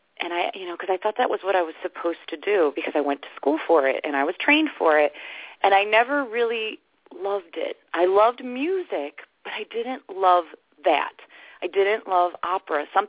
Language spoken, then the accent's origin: English; Alden, New York, United States; I came from Buffalo, New York, Alden, New York, which is a farm country. That's where I grew up.